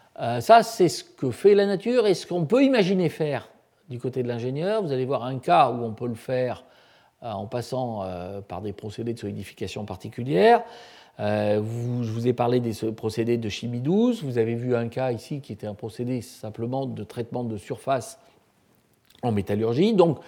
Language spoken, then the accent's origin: French; Auvergne-Rhône-Alpes, France; Je suis Auvergnat, je tiens à préciser.